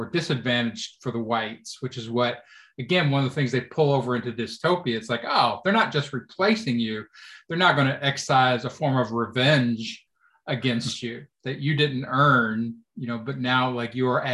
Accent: Louisville, Kentucky, United States; I grew up in Louisville when Louisville had forced busing and I was at a private Catholic school

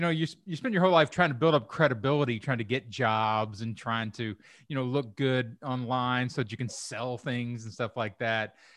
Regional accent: Louisville, Kentucky, United States; I'm from Kentucky originally. You can't get rid of that.

